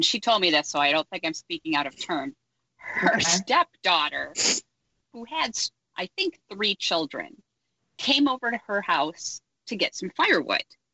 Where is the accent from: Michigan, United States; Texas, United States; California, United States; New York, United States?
Michigan, United States; Grand Blanc; a football player from a high school near where we grew up in Grand Blanc, Michigan, outside Flint.